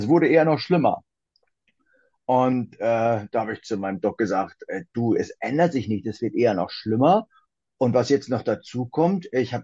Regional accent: Sylt, Schleswig-Holstein, Germany; now in Hamburg, Germany; ich komme aus Hamburg, also ich lebe jetzt mit meiner Frau in Hamburg, komme gebürtig aber von der wunderschönen Nordseeinsel Sylt. Wir haben zu Hause einen landwirtschaftlichen Betrieb

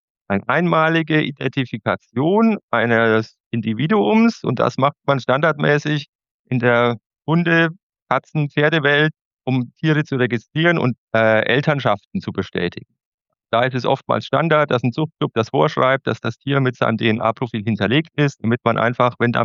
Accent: Bavaria, Germany; Aufgewachsen bin ich in der Nähe von Würzburg. Also ich bin schon in gewisser Weise aus der Gegend, habe auch in Würzburg studiert

